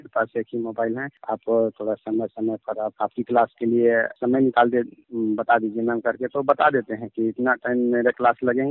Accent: Sawatpur, Chhattisgarh, India; मैं सावतपुर post office Sargaon जिला मुंगेली छत्तीसगढ़ का निवासी हूं, और मैं एक कृषक हूं मैम। कृषक के साथ साथ साइकिल रिपेयरिंग का भी काम करता हूं। छोटा सा गांव है मेरा, 2500 जनसंख्या है, और सभी कृषि पर ही निर्भर है।

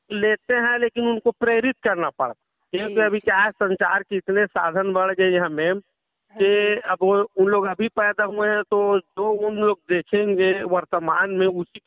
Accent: Chhattisgarh, India

